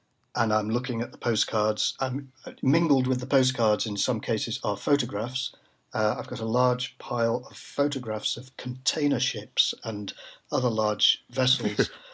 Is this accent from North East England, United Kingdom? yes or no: no; Manchester, North West England, United Kingdom; also born or lived in London; Well, born and brought up in Manchester, and although I went away at the age of 18 to university in London and stayed in London for 20 years, I then went back to Manchester.